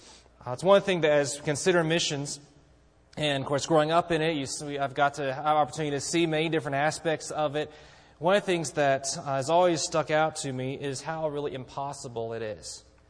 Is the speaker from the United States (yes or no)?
no; South Africa; I had the opportunity growing up in South Africa, spent 13 years there, my folks are missionaries